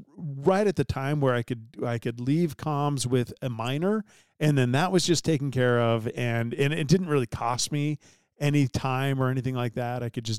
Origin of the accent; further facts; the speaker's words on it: San Diego, California, United States; We grew up in San Diego together, and she, after my mission, was at BYU. So I was like, I guess I'm moving to Utah.